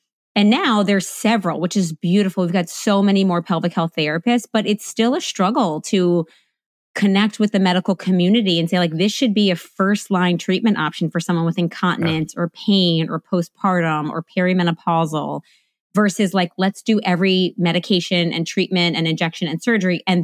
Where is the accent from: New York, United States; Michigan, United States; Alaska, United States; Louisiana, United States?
Louisiana, United States; New Orleans; I'm in New Orleans, Louisiana, which is my hometown